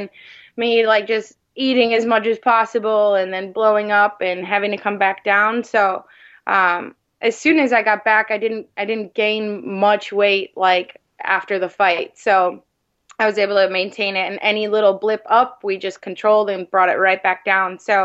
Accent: Midwest, United States; because I think we're both from Midwest, that sort of thing.

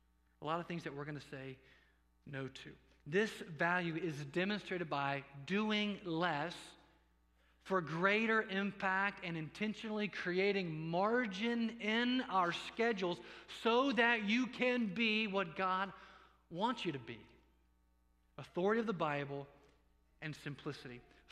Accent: Indiana, United States; My bride and I came from Indiana. We've been here for a little over a year and a half.

